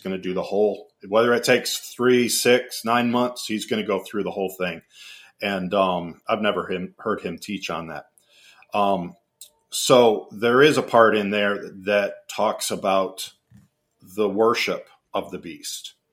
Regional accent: Canada; I'm a Canadian

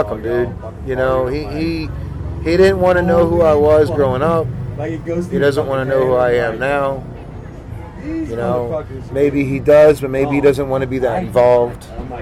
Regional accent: Chalmette, Louisiana, United States; Because I've been in a million fights. I grew up in Chalmette, dude.

